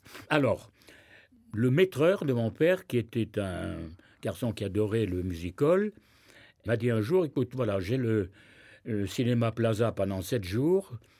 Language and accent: French; Toulouse, Occitanie, France; born there; Je suis né à Toulouse.